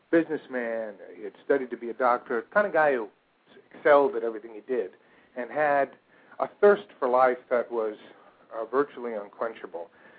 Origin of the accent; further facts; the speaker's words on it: New Jersey, United States; I grew up in a suburb of New York in New Jersey.